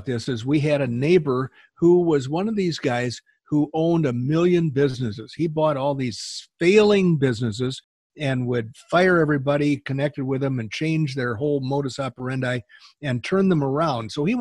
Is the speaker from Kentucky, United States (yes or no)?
no; Illinois, United States; Well, where I grew up in Illinois, my parents built a house in 1959, took 2 years.